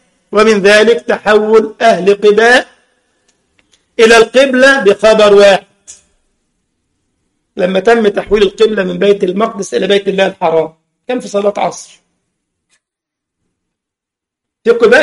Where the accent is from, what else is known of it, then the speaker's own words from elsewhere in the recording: Egypt; هو ده المثل عندنا في مصر، مال الكنزي للنزهي